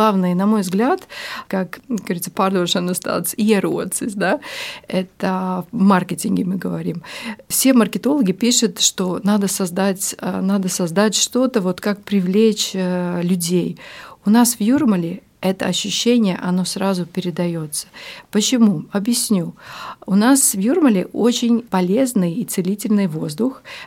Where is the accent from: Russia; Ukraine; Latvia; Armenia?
Latvia; Jūrmala; И я, как юрмальчанка, я сама родилась в Кемере.